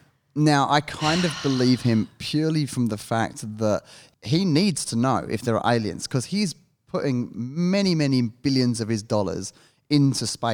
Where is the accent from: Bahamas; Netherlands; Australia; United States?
Australia; Sydney, New South Wales; we are two idiots from Sydney.